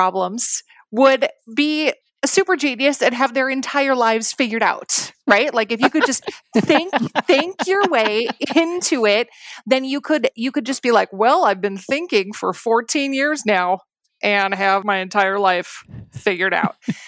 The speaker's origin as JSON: {"language": "English", "town": "Duluth", "region": "Minnesota", "country": "United States", "tie": "born or raised there", "said": "Eventually moved back to my hometown of Duluth, Minnesota"}